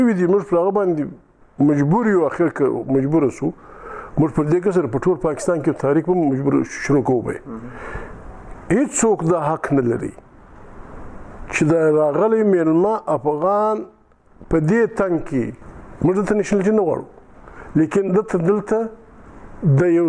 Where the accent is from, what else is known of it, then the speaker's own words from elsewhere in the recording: Afghanistan; ستا پر ما شک دي چې زه د افغانستان یم